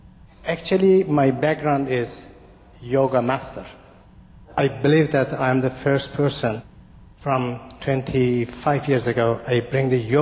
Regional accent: Iran; But originally, I am from Iran.

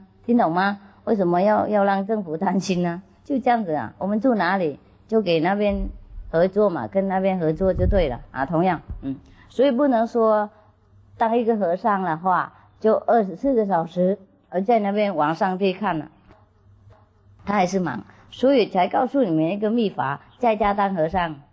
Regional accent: China; 所以我们中国人都知道，哎，用狗眼看人地

